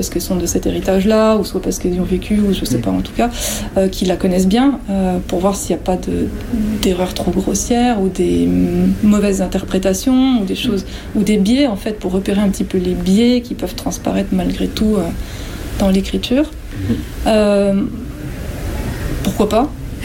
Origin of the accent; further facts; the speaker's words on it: France; je suis française et je suis japonaise, en fait.